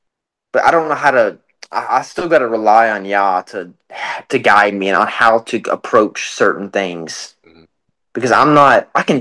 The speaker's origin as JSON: {"language": "English", "region": "Kentucky", "country": "United States", "said": "Kentucky, because I'm from Kentucky"}